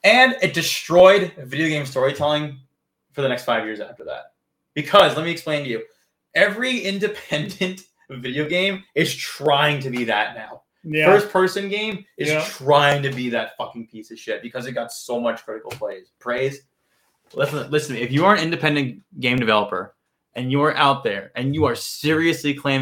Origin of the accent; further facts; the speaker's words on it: United States; the only reason I didn't like it was because I'm American.